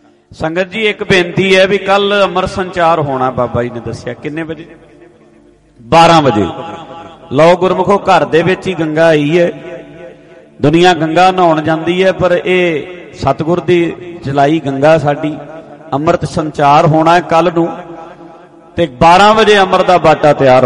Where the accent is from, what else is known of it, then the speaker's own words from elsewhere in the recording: Patiala, Punjab, India; ਗੁਰਦੁਆਰਾ ਪਰਮੇਸ਼ਵਰ ਦੁਆਰ ਸਾਹਿਬ ਬਈ ਵੀ ਆਪਾਂ ਘਰ ਦਈ ਆ, ਪਟਿਆਲਾ ਸਾਡਾ ਸ਼ਹਿਰ ਹੈ, ਨਾਲ ਹੀ ਹੈ।